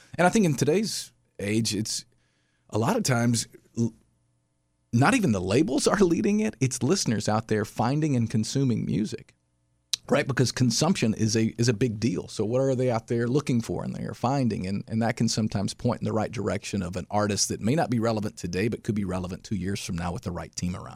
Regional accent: Cookeville, Tennessee, United States; I got a call from my hometown radio station in Cookeville, Tennessee, which is a neighbor of Sparta, a country station.

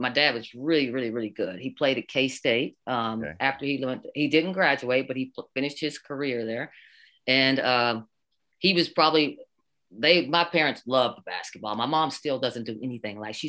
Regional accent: Oklahoma, United States; I went to Southeast Oklahoma State. I'm born and raised in Oklahoma.

